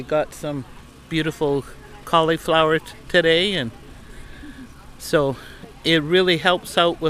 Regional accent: Kispiox, British Columbia, Canada; I'm from Kispiox, and I'm here at Farmers Market.

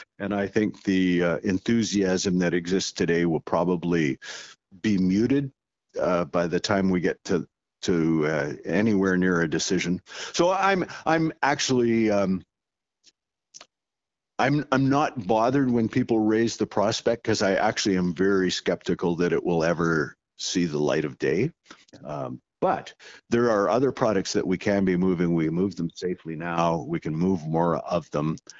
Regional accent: British Columbia, Canada; there's no reason to believe that that we as British Columbians can't be world leaders in those kinds of projects.

